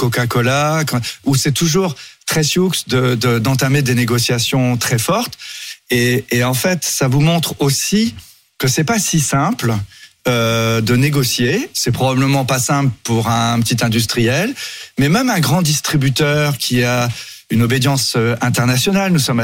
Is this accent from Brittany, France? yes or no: yes; Brittany, France; Donc, moi, je suis breton, je suis cidre.